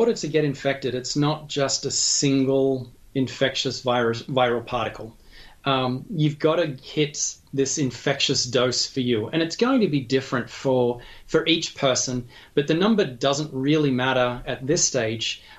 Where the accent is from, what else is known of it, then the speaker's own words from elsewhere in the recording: Massachusetts, United States; and I know Massachusetts is not at the high, but it's my home state, so I know a lot about it.